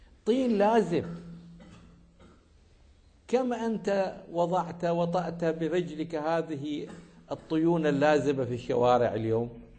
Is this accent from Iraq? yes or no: yes; Iraq; أيام زمان كان هناك في عندنا في العراق ناس يعني أطفال متأثرين ببعض الكلمات الجوفاء